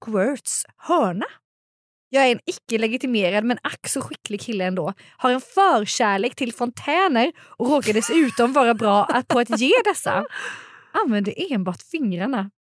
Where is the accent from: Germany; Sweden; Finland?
Finland; Jag är finlandssvensk. Jag har fått höra att jag låter som ett mumintroll.